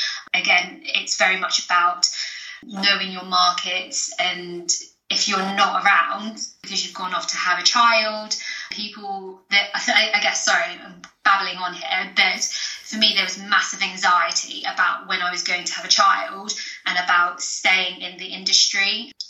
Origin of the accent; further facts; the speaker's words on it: United Kingdom; But yeah, I am actually born in the UK, lived here all of my life.